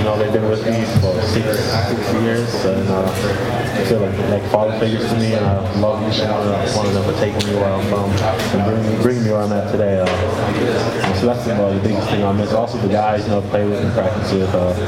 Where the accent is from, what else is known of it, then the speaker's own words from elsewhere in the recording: Canada; Yeah, I used to say A about. I'm Canadian.